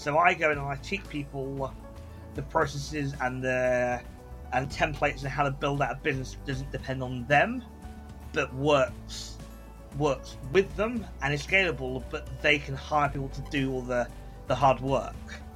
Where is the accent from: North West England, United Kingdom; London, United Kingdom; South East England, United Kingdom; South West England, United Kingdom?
South West England, United Kingdom; Bath; Then I came back to my hometown, which is Bath, here in the south of the UK, and Googled how to make money online.